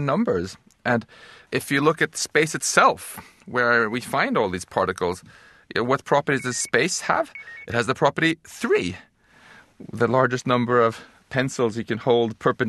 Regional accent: Stockholm, Stockholm County, Sweden; English is a second language; my hometown of Stockholm.

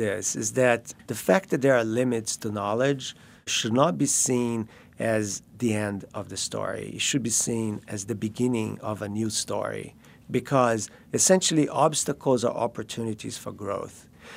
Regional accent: Rio de Janeiro, Brazil; I grew up in Rio

